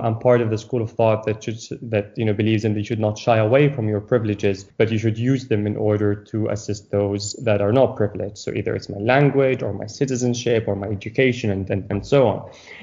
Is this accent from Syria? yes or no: yes; Syria; Syria focused in order to be able to do something for the people that are suffering in my home country.